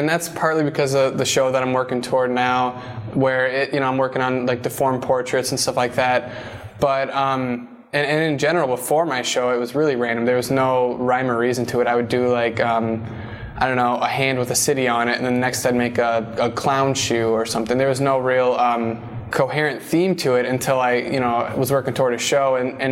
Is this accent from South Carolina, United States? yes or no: no; Wood Lake, Minnesota, United States; I'm originally from Wood Lake, Minnesota. It's a small town of 300 people, 5 hours west.